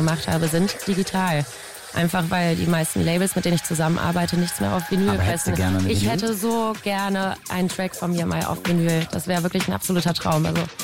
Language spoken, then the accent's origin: German; Cologne, North Rhine-Westphalia, Germany; als Kölnerin ist man natürlich auch, muss man natürlich den ersten FC Köln lieben.